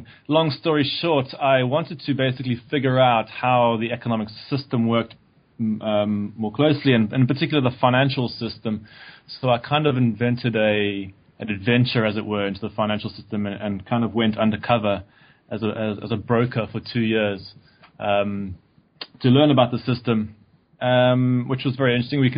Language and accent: English; South Africa; I came from South Africa, which you might tell from my accent.